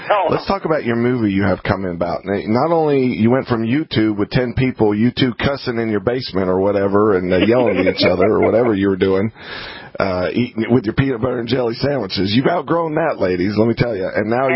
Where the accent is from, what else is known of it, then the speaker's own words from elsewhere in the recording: the South, United States; I grew up in the South.